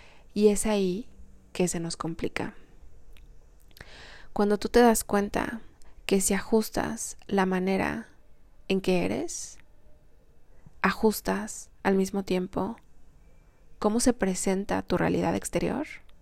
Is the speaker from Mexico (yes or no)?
yes; Mexico; ¿Acaso soy mexicana? ¿Eso soy?